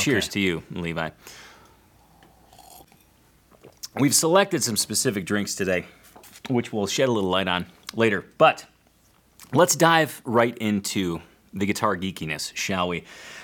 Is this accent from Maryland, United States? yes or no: no; Illinois, United States; I grew up just outside of Chicago. I went to school downtown Chicago, spent a lot of time in Chicago.